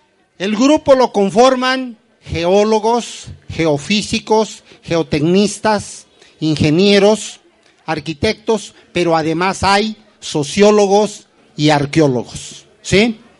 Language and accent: Spanish; Mexico City, Mexico; vengo de la colonia del Mar, delegación Tláhuac. La colonia del Mar quizás es una de las zonas más devastadas de la ciudad.